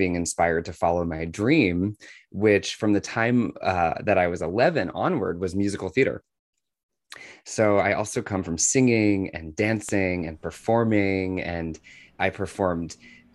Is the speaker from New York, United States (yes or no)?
no; Washington, District of Columbia, United States; born there; I was born in the United States. I was actually born in Washington, D.C., And my grandparents on my dad's side, they came from Ireland. So I come from Irish immigrants.